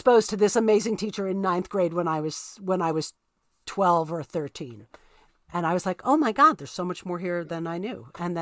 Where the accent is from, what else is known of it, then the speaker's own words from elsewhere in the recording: New York City, New York, United States; So I grew up in New York City and I went from seventh grade to ninth grade